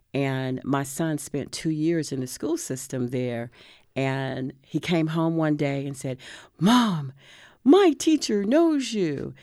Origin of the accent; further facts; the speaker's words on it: Palestine, Texas, United States; Well, I am a Texas native. I was born in Palestine, Texas, which is almost exactly 2 hours due east of Waco, and born and raised there, small town of about 18,000 people.